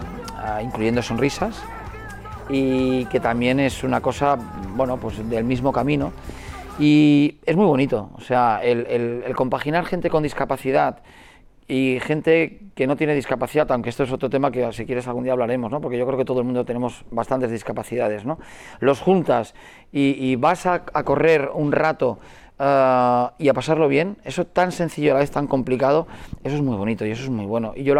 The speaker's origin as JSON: {"language": "Spanish", "town": "L'Hospitalet de Llobregat", "region": "Catalonia", "country": "Spain", "said": "de poder decir que soy de Hospitalet, que soy de Belviche y que me encanta mi ciudad"}